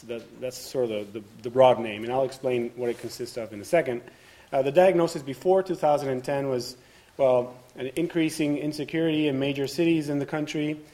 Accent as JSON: {"language": "English", "country": "Venezuela", "said": "I'm actually from Venezuela, although I'm working on this project in Colombia."}